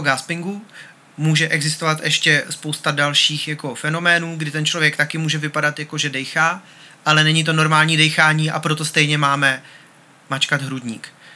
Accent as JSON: {"language": "Czech", "region": "Prague", "country": "Czechia", "tie": "born or raised there", "said": "Dobře, ale já jsem rozenej Pražák. Rozenej Pražák."}